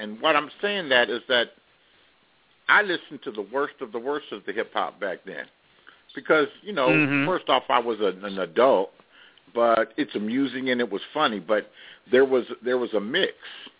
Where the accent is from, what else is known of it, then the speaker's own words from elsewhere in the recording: Los Angeles, California, United States; I'm from Los Angeles. I'm from the home of the gangbang, you know? The literal home from the gangbang. I remember being in elementary school and watching it go down.